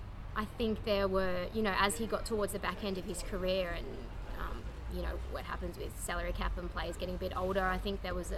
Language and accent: English; Campbelltown, New South Wales, Australia; So I grew up in Campbelltown.